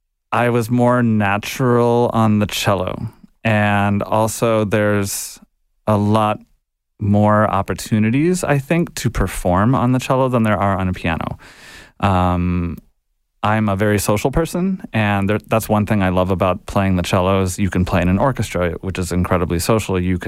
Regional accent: Chicago, Illinois, United States; I started cello growing up in Chicago in the public school system.

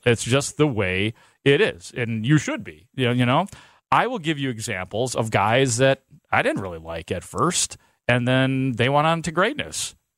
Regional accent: Chicago, Illinois, United States; I found out pretty fast that nobody gave a crap that I was from Chicago.

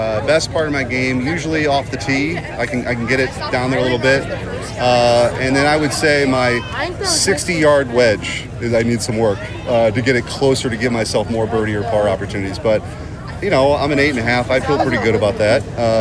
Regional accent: Bridgeton, Missouri, United States; I would have never imagined that as a kid growing up in Bridgeton, Missouri.

